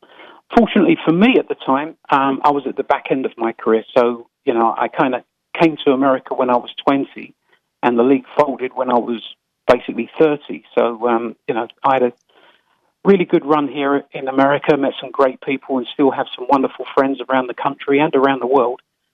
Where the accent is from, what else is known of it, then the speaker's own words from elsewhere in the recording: London, United Kingdom; growing up in London, as a kid